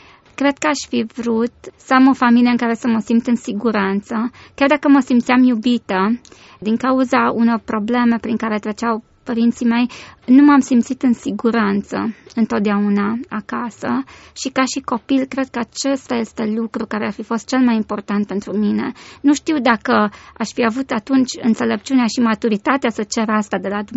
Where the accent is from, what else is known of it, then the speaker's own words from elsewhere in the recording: Arad, Arad County, Romania; born there; M-am născut în Arad, în 1974, într-o familie care m-a iubit mult și m-a așteptat cu drag.